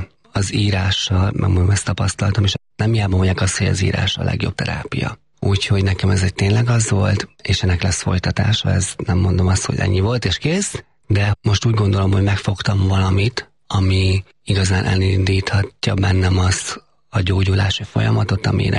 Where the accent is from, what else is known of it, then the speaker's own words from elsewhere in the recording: Heves, Hungary; Ugyan Heves megyében nőttem föl. Az ottan rokonok vették meg a legtöbben.